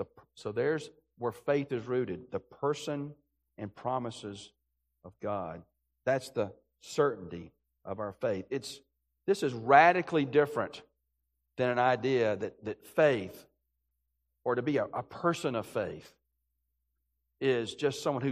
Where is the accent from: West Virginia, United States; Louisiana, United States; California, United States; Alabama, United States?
Alabama, United States; Birmingham; I grew up in Birmingham, Alabama.